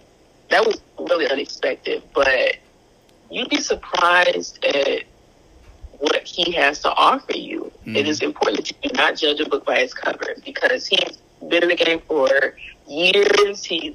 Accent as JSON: {"language": "English", "town": "Detroit", "region": "Michigan", "country": "United States", "said": "Because I'm from Detroit, you know, she's from Detroit."}